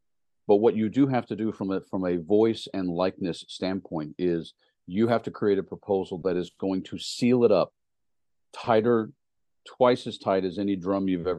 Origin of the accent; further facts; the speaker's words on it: Tennessee, United States; That dog's not going to hunt anymore, because I'm from Tennessee, so I have to say that.